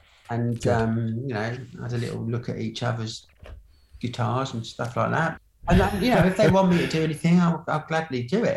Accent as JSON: {"language": "English", "town": "Colchester", "region": "East of England", "country": "United Kingdom", "tie": "born or raised there", "also_born_or_lived": "Germany", "said": "But then grew up in Colchester."}